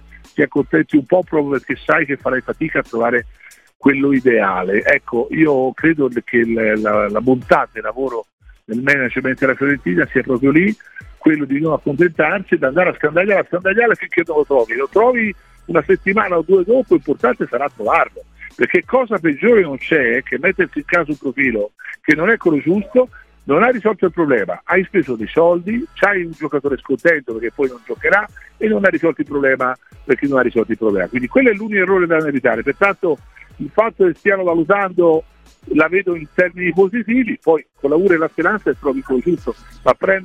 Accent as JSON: {"language": "Italian", "town": "Florence", "region": "Tuscany", "country": "Italy", "said": "Io da fiorentino voglio, poi ci sono stato a lavorare"}